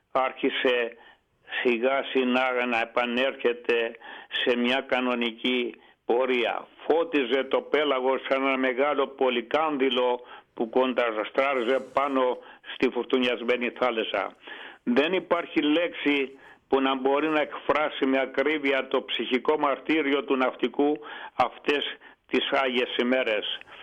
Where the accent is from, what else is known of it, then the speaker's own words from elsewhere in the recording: Greece; είμαι ο μόνος από τους Έλληνες καπετάνιους